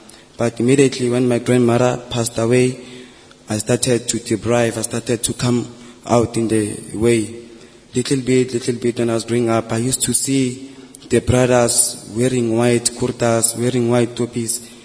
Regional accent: Johannesburg, Gauteng, South Africa; also born or lived in Tandi; I was born in Tandi. I grew up in Johannesburg.

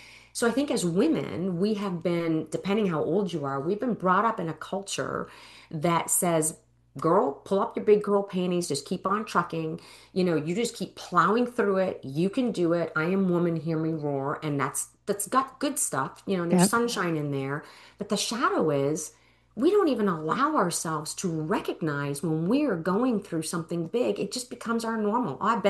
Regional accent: Canada; also born or lived in New Brunswick; I grew up in Canada, and so lots of snow.

